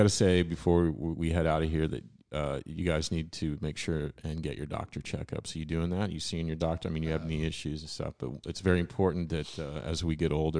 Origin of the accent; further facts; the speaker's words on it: Corpus Christi, Texas, United States; for me, my hometown, we need to go to Corpus.